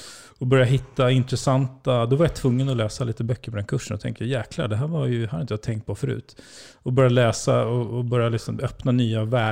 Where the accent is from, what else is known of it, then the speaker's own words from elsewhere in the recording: Nacka, Stockholm County, Sweden; Från Nacka, från Orminge. Och växte ju själv upp i med skilda föräldrar. Så att jag växte inte upp i någon akademiker läshem.